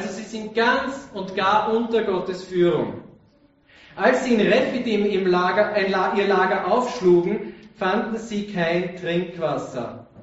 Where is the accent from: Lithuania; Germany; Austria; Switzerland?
Austria; Vienna; Und wir können ganz stolz sein als Wiener